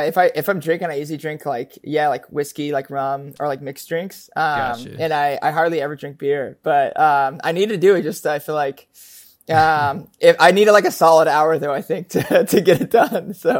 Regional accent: Palm Bay, Florida, United States; Dude, I'm from a place called it's in Brevard County, but Palm Bay, Florida. It's about okay. like 2 hours north of Miami. It's on the East Coast.

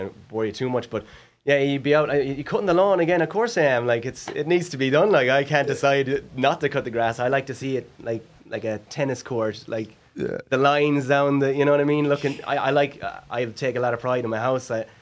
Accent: Ireland; Like, obviously I'm from Ireland.

